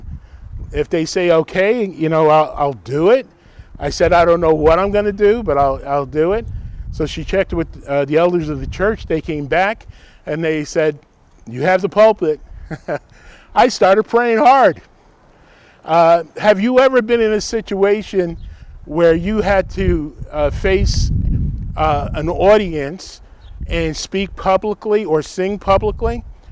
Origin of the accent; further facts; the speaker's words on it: Rutherford, New Jersey, United States; He wanted to see where I grew up in Bergen County in Rutherford.